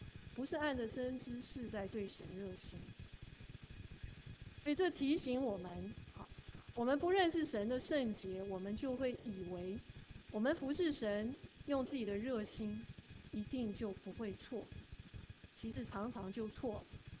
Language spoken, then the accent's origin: Chinese; China; 我们是中国人